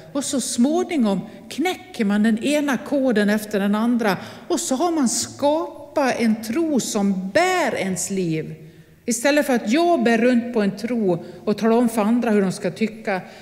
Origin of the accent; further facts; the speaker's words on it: Nås, Dalarna County, Sweden; när jag lärde mig cykla, då höll min pappa i pakethållaren. Hemma i Nås i Västerdalarna.